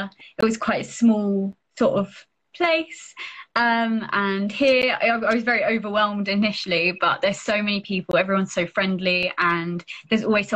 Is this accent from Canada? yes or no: no; South East England, United Kingdom; Yeah, I am from Kent, though, so quite a way away. I've lived near Dover, which in like quite a rural area.